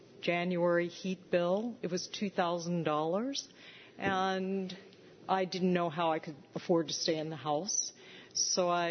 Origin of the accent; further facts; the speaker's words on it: Hawaii, United States; moved away; Aloha. I'm actually from Hawaii Island. Moved here, about 4 years ago.